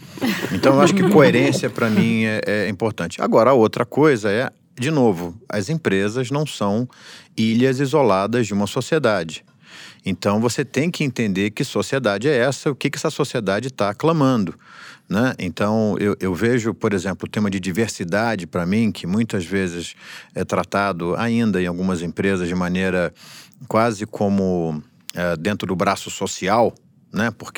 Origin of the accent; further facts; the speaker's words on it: Brazil; Esse é um desafio que, para mim, como brasileiro, é o que mais me preocupa.